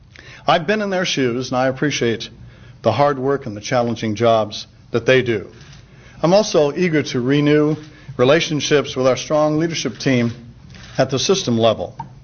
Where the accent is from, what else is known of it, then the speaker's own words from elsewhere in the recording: Iowa, United States; I know the Midwest very well, having been born and raised in Iowa.